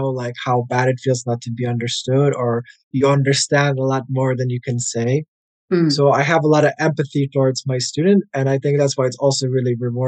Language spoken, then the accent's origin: English; United States; first language English; I'm Polish American. But for me, that means both of my parents are from Poland, but I was born and raised in the States. So English is my first language. And I really struggled learning Polish at home.